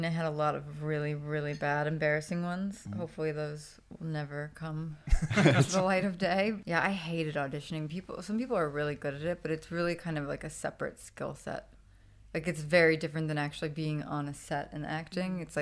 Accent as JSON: {"language": "English", "country": "Australia", "tie": "born or raised there", "said": "There was two auditions in my hometown in Australia."}